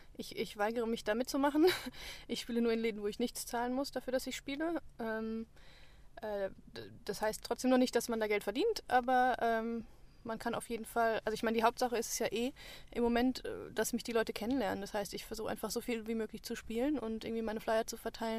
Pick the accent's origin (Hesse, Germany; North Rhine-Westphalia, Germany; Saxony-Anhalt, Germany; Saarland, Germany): Hesse, Germany; Frankfurt; ich komme ja, wie gesagt, aus Frankfurt